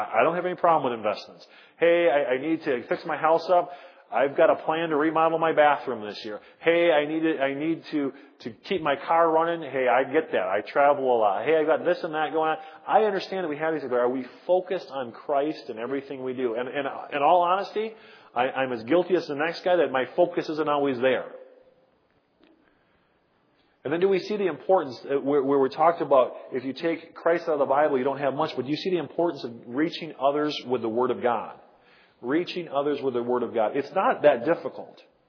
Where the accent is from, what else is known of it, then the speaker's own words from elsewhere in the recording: Wisconsin, United States; I'm born and raised in Wisconsin. My parents were saved out of Catholicism.